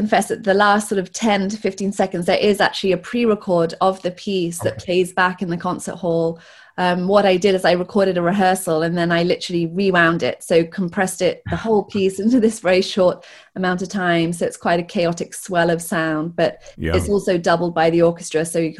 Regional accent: United Kingdom; which was, as a Brit, incredibly exciting.

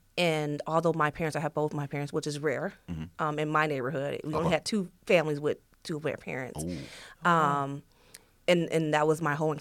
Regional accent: Flint, Michigan, United States; Because of where I came from, you know, being born and raised in Flint, Michigan.

